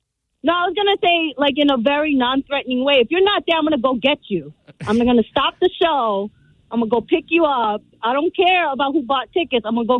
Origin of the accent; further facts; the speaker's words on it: Texas, United States; born there; But yes, I was born in Texas.